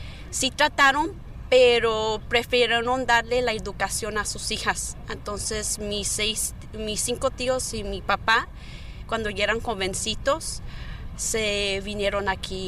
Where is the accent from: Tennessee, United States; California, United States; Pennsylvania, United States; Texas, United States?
California, United States; San Fernando; born there; Yo nací aquí en San Fernando.